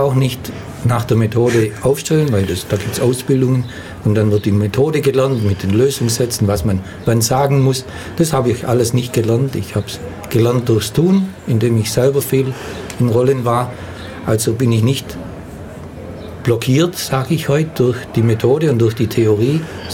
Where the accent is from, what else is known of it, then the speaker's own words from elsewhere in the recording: Baden-Württemberg, Germany; Ich bin ja ein Schwabe und ein guter Schwabe